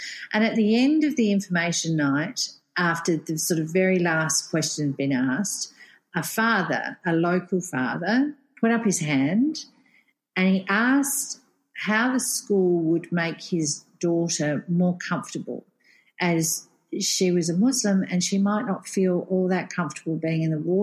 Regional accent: Australia; now in Qatar; I'm an Aussie based here in Qatar.

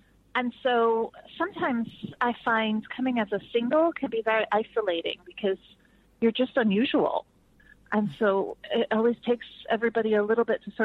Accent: Washington, District of Columbia, United States; I was raised in Washington, D.C. in the U.S.

